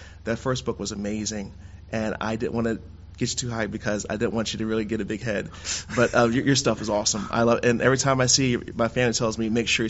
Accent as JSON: {"language": "English", "town": "Trenton", "region": "New Jersey", "country": "United States", "tie": "born or raised there", "said": "I was born and raised in Trenton. I went to mainly public schools."}